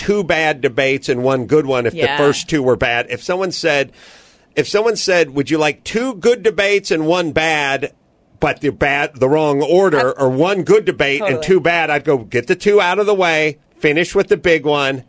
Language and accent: English; United States; because I'm ugly American, I decided, oh, I got to watch the end of the Steelers game.